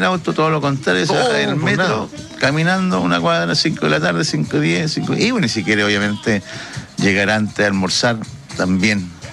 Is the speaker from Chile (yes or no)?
yes; Chile; No hay nada que hacer, pues somos chilenos, pues